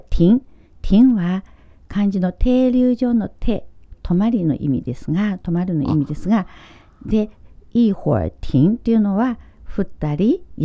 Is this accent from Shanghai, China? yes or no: yes; Shanghai, China; Japanese is a second language; now in Japan; うん、私のふるさとの上海では。